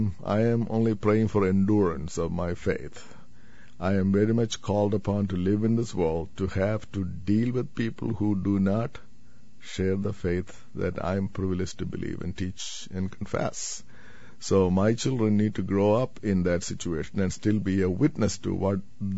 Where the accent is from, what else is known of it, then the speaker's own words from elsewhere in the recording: India; And you already heard that I am coming from India.